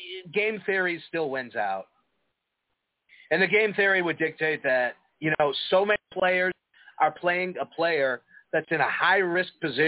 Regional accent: Chicago, Illinois, United States; accent: Chicago; Well, I'm from Chicago, unlike you.

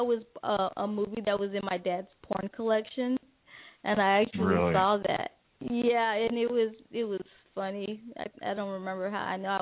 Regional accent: Guam; No, I'm from Guam.

